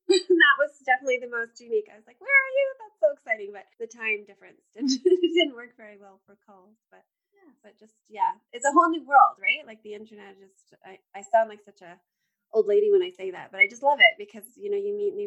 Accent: Canada; Yay, we're Canadian.

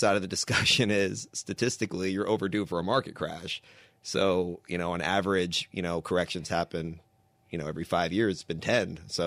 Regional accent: Texas, United States; I'm born and raised in Texas

